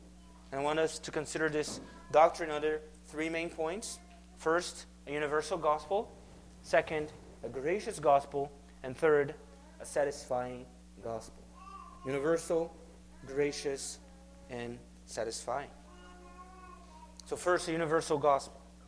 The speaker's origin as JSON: {"language": "English", "country": "Brazil", "tie": "born or raised there", "said": "I was born and raised in Brazil. And life back there is tough."}